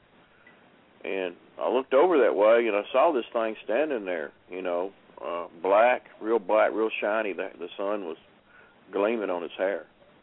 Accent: Keithville, Louisiana, United States; Well, I'm from Keechee, Louisiana. That's about 20 minutes south of Shreveport, Louisiana.

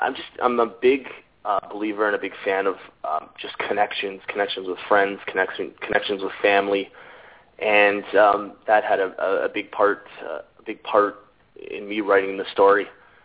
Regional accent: Welland, Ontario, Canada; born there; now in Niagara Falls, Canada; I was born in Canada in a city called Welland in Ontario. I currently live in Niagara Falls, which is only about 20 minutes away from Welland, so it's not too far from home.

